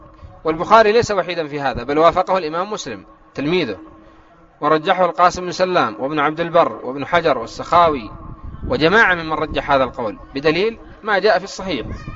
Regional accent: Yemen; في بعض المناطق عندنا في اليمن

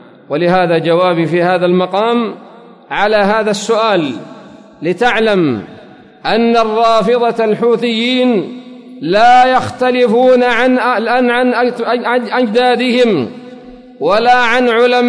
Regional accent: Yemen; والذين عندنا في اليمن ليسوا كرافضة العراق ولا كرافضة إيران

